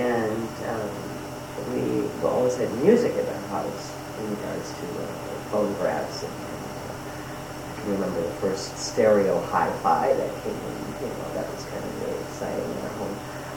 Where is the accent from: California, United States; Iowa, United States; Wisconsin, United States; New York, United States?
Wisconsin, United States; Milwaukee; born there; I was born in Milwaukee, Wisconsin.